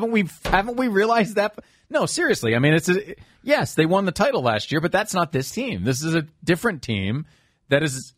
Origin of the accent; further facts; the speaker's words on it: Evanston, Illinois, United States; Born in Evanston, Illinois. He did not grow up there. That's why I didn't know.